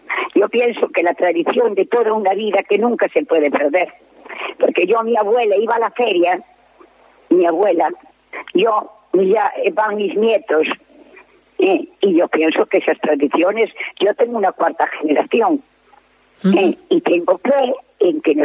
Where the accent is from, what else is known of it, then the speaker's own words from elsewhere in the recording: A Coruña, Galicia, Spain; Pues somos de Coruña